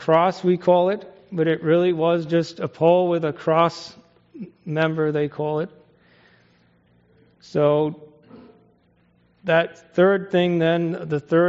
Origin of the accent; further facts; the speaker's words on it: Kenya; I remember growing up in Kenya, and we would be out in the bush, and we would always light fires, even though it was, you know, hot.